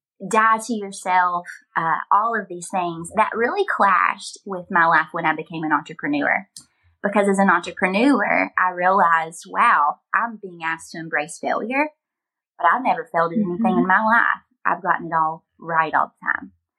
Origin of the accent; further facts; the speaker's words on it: Glasgow, Kentucky, United States; I come from Glasgow, Kentucky, a very small town. I grew up in church.